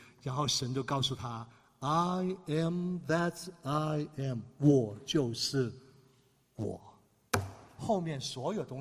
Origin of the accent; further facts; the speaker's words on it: China; 就好像我们中国一样啊